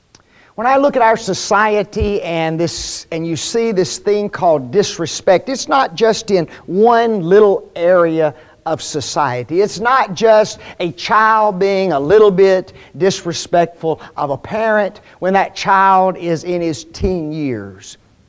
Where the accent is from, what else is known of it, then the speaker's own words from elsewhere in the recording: Memphis, Tennessee, United States; I was born in 1959, but I do remember growing up in Memphis, and I remember how things were